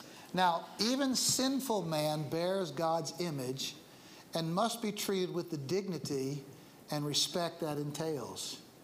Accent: United States; At least from my perspective as an American

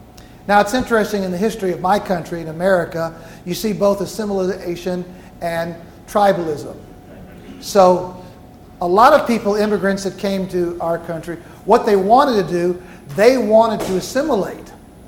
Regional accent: St. Louis, Missouri, United States; And in my hometown, St. Louis, there's a place called The Hill.

